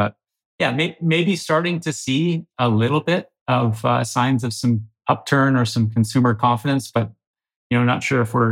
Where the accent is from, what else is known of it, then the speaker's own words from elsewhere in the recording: Kelowna, British Columbia, Canada; born and raised in Kelowna, and love being able to do what we do here in this amazing city